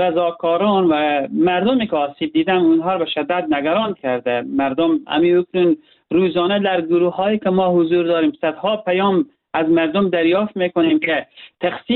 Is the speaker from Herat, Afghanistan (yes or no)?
yes; Herat, Afghanistan; من به عنوان یک هراتی